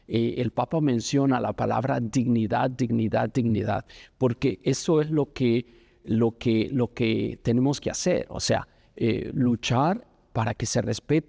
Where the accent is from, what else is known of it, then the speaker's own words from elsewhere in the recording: El Salvador; now in United States; yo soy un inmigrante. Vine de El Salvador en 1990.